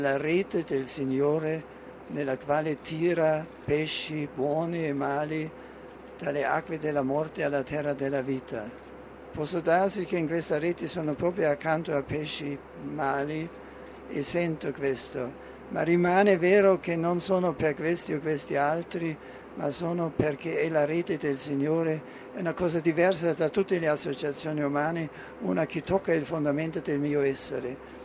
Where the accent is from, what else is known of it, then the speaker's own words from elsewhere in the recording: Germany; Italian is a second language; Perciò vado con gioia nella mia Germania e sono felice di portare il messaggio di Cristo nella mia terra.